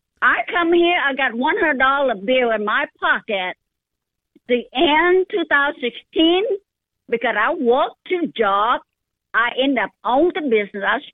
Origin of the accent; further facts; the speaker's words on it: Vietnam; English is a second language; now in United States; I am come from Vietnam. In 1974.